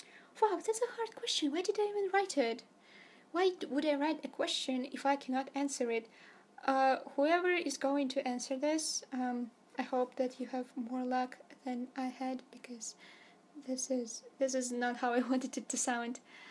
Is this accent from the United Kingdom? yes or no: no; Russia; Because I come from Russia and many people are ignorant here